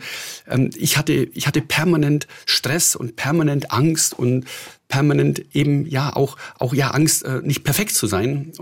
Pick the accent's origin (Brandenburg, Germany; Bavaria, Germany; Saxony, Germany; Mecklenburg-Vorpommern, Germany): Bavaria, Germany; Hohenschwangau; in meiner Heimatstadt oder Heimatdorf in Hohenschwangau unterhalb der Königsschlösser